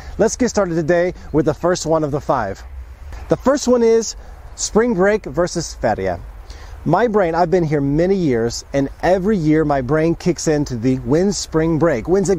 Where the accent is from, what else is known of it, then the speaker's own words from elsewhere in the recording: United States; I'll just shake anybody's hand. I'm an American. I shake hands.